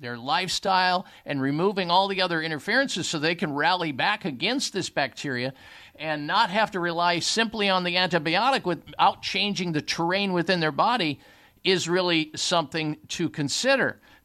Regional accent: Iowa, United States; also born or lived in Wisconsin / Minnesota / Canada; Oh, I grew up in Iowa, spent a lot of time in Wisconsin, Minnesota, and Canada

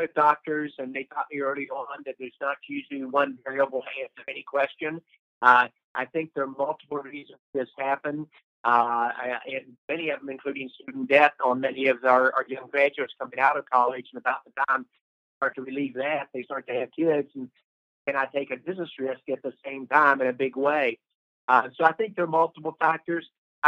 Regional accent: West Virginia, United States; also born or lived in Atlanta, United States / Ohio, United States / Indiana, United States / Illinois, United States; my home state of West Virginia. I lived in Atlanta where you are, but I also lived in Ohio and Indiana and Illinois and North Carolina.

